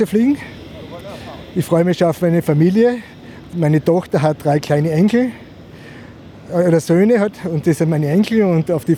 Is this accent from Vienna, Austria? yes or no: no; Mariahof, Styria, Austria; Ich komme aus der Steiermark, ja, ich komme aus dem Ort Mariahof. Und ja, es ist wunderschön dort. Wir haben viele Berge